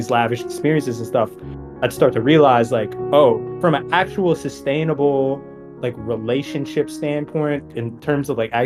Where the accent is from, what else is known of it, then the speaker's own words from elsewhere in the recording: United States; But that's a thing that I think, especially growing up in America, a lot of people, it's one of those things